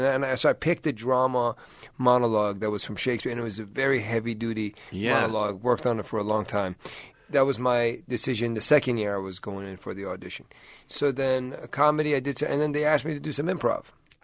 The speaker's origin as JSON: {"language": "English", "town": "Washington", "region": "District of Columbia", "country": "United States", "tie": "born or raised there", "also_born_or_lived": "Tucson", "said": "I was born there. Grew up in Washington, D.C."}